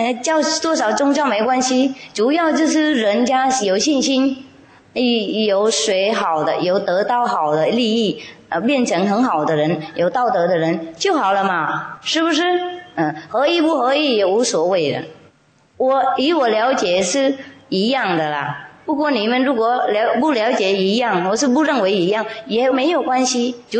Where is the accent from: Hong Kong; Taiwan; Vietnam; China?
Vietnam; 然后我们越南人也是这样子，把它露右手出来